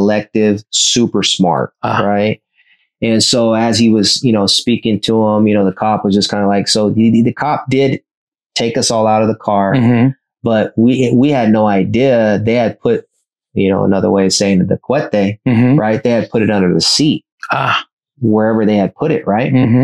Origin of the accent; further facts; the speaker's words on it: Oceanside, California, United States; It's like, you know, if people ask you where you're from, there's always that kind of like, "I'm from Oceanside."